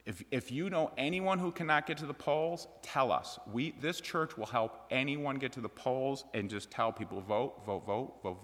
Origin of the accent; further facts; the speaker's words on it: Chicago, Illinois, United States; I grew up in Chicago, where we say vote early and vote often.